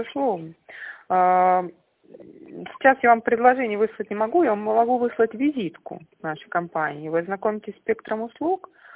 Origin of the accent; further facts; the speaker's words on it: Stavropol Krai, Russia; now in Torzhok, Russia; На малую родину, Ставропольский край.